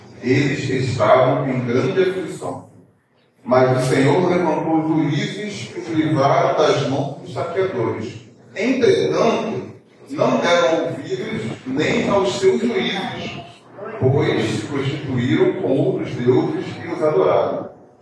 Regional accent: Duque de Caxias, Rio de Janeiro, Brazil; now in São Gonçalo, Brazil; Eu não sou aqui da região, mas em São Gonçalo, mas sou de Caxias. Né? Vim para cá através da minha esposa

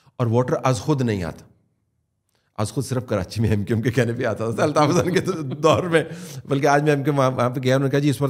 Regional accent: Pakistan; کیونکہ میں پاکستانی ہوں, تو یار انڈر ڈیولپڈ ملک ہے

